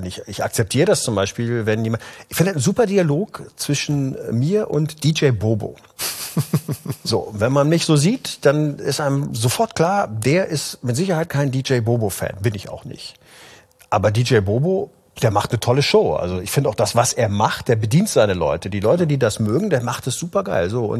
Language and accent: German; Neuwied, Rhineland-Palatinate, Germany; in so einer Stadthalle in Neuwied, wo ich aufgewachsen bin